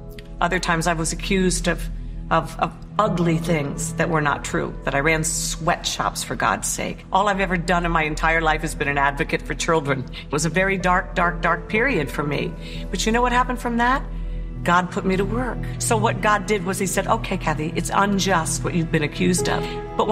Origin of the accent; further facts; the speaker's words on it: Maryland, United States; also born or lived in Paris, France; I was born in Paris, France, but I grew up in Maryland.